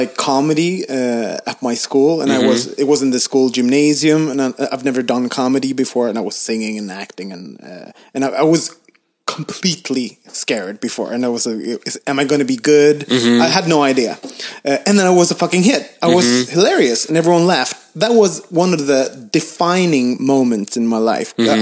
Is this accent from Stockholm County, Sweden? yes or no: no; Gothenburg, Västra Götaland, Sweden; Like when I go back to Gothenburg, my hometown, and stuff like that, and I meet someone from my past, I instantly become that 8-year-old with like bad self-esteem and stuff.